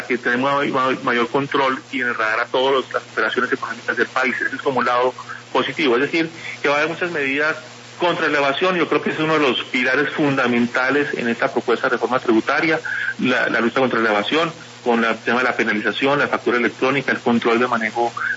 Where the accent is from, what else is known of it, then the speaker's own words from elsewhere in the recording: Colombia; Todos los colombianos que ganamos más de 40 millones de pesos al año